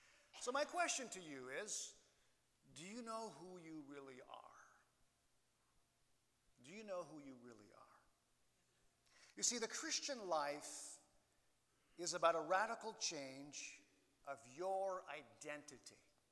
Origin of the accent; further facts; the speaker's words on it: Canada; I had to learn to live as a Canadian because we were Canadians, but I had to learn to live as a Canadian in Canada, as a resident of Canada, full-time for the first time.